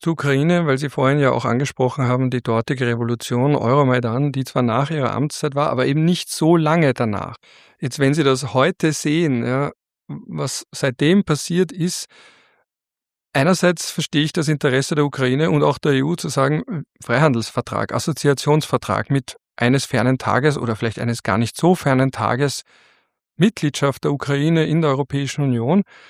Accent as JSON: {"language": "German", "country": "Austria"}